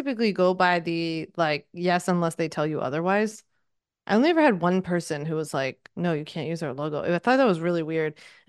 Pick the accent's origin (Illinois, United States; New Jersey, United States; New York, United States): New Jersey, United States; Haddonfield; I grew up in Haddonfield, in case you know it. And my dad lived in Cherry Hill.